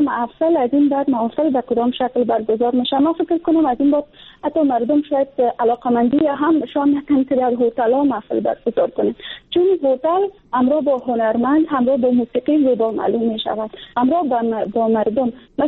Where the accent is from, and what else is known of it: Afghanistan